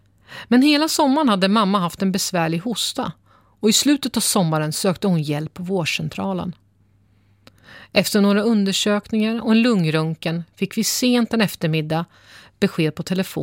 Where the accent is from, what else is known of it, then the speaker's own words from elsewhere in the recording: Eskilstuna, Södermanland, Sweden; born there; Jag föddes 1979 i Eskilstuna.